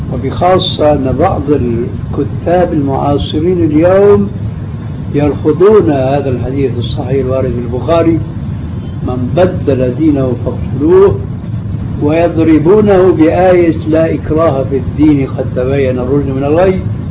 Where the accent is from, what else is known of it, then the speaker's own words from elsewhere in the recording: Syria; تعرف عندنا في سوريا في عندكم هيك شيء؟